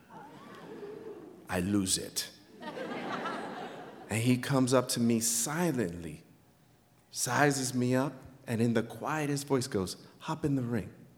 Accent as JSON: {"language": "English", "town": "Queens", "region": "New York", "country": "United States", "said": "I'm not Mexican. Yes, I'm Latino, but I'm from Queens."}